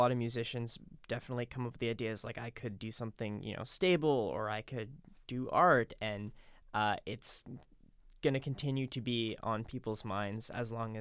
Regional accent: Toronto, Ontario, Canada; Okay. I'm Canadian. I'm from Toronto

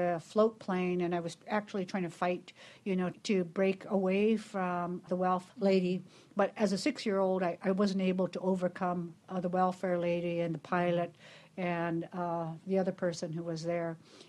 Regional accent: Haines, Alaska, United States; also born or lived in Petersburg; And I, as a six-year-old in Petersburg, even though I'm from the Haines, Clukwan area, our family had gone down to Petersburg.

